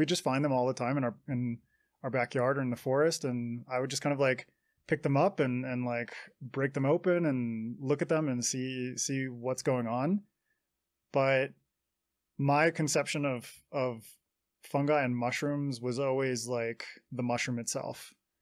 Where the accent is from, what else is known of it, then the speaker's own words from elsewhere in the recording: British Columbia, Canada; most of it stems from childhood, growing up on the West Coast in British Columbia.